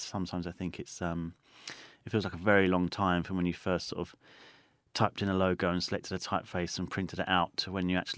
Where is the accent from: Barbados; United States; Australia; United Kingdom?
United Kingdom; just because I'm British